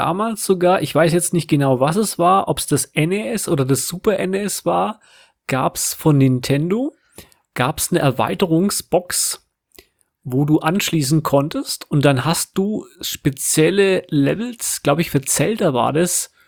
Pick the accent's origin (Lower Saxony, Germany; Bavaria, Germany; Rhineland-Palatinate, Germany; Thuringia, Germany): Bavaria, Germany; Und dann gab es noch ein bisschen Bayerischer Rundfunk, also da, wo ich aufgewachsen bin.